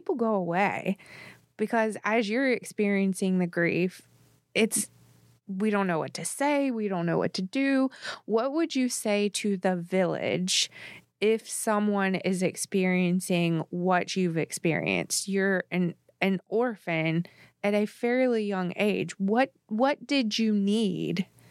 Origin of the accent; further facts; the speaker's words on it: the South, United States; We're from the South. My family, food is the love language.